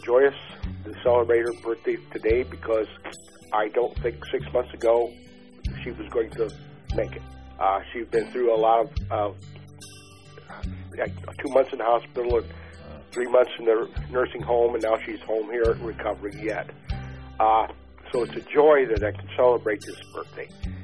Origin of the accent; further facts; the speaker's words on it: Arcadia, United States